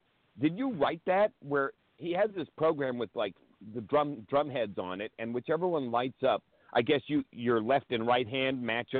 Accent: Hanover, New Hampshire, United States; Chaz and I grew up in Hanover, New Hampshire together in high school.

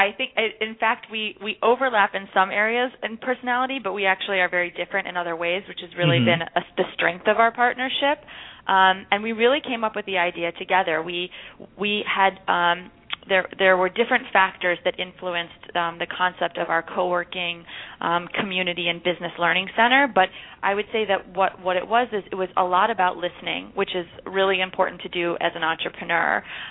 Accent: Illinois, United States; also born or lived in Israel; Sure. I grew up outside of Chicago. So I'm a Midwesterner, and I also went to college in the University of Wisconsin in Madison. So I was in the Midwest for a good part of the first half of my life.

